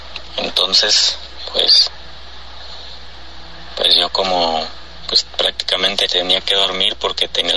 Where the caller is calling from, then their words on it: San Felipe, Guanajuato, Mexico; soy de San Felipe, Guanajuato.